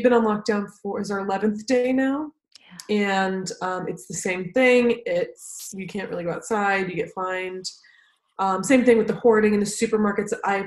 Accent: United States; I'm mostly worried about America. I'm American

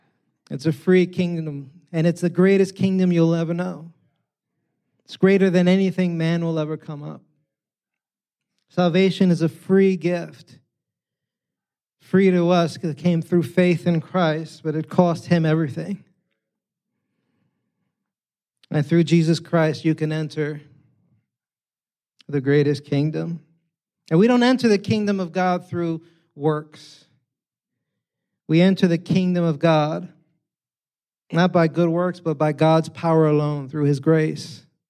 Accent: Bronx, New York, United States; now in California, United States; When I came out here, if you're not familiar, I'm a kid from the Bronx

